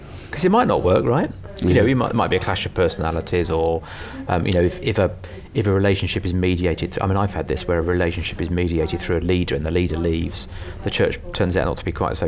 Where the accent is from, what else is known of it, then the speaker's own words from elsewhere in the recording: London, United Kingdom; accent: London; This is a bit of an aside, but when I grew up, I had a London accent. My parents were all EastEnders